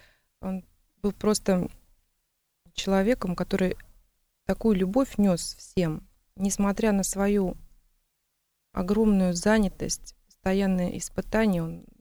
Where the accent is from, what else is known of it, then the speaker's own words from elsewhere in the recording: Zhukovsky, Moscow Oblast, Russia; я сама из Жуковского, подмосковный город